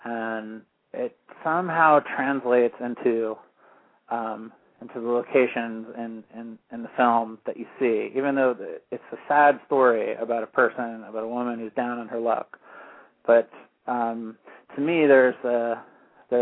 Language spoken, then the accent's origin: English; Portland, Oregon, United States; everyone, the crew, we're all people from Portland.